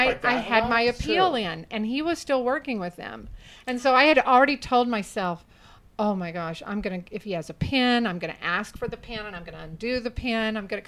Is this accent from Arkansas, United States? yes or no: yes; Charleston, Arkansas, United States; Senator Dale Bumpers is from the little bitty hometown that I grew up in, Charleston, Arkansas, population 2000